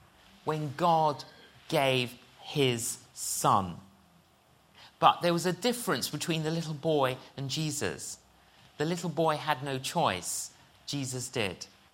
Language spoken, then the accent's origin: English; London, United Kingdom; I grew up in London.